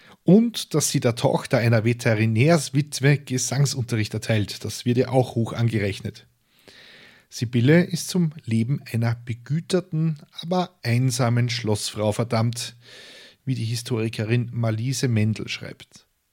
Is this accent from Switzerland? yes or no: no; Lower Austria, Austria; man im Waldviertel immer noch als Herr und Frau Baron angesprochen. Das ist übrigens bis heute so. Ich bin in der Nähe aufgewachsen